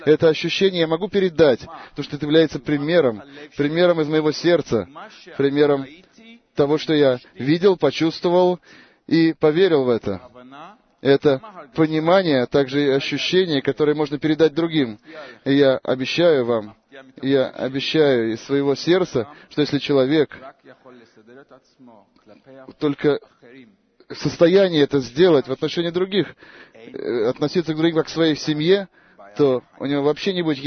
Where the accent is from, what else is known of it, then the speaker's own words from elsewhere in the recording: Turkey; also born or lived in Australia; now in Israel; Я турок, и я приехал сюда в Израиль из Австралии в 2006 году. Я уехал в Австралию, чтобы найти там рай земной, просто так.